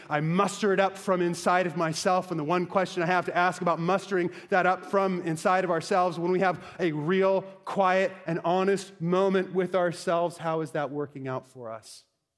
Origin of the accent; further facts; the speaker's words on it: Bellingham, Washington, United States; So I grew up in Bellingham, Washington. A quick synopsis of what Bellingham is like. It's just shy of the Canadian border